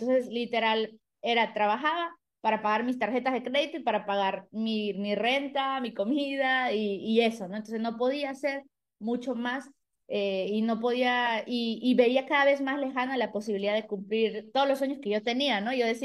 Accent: Peru; Yo soy de Perú, tengo 28 años

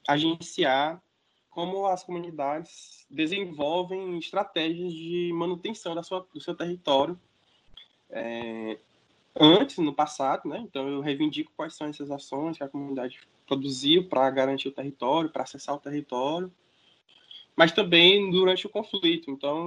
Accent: Teresina, Piauí, Brazil; Eu sou natural de Teresina, de onde eu estou falando com vocês.

